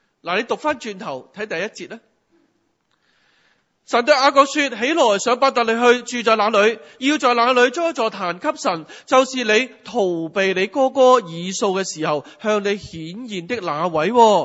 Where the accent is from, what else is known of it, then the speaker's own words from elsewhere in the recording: China; 对于我们中国人来讲是不是不得了啊